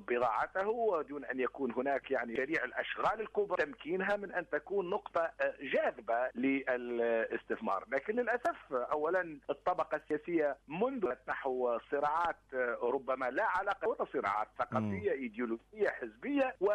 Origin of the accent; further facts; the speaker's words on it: Tunisia; أو ما يسمى الخبراء في عندنا في تونس بالعطوبة الاجتماعية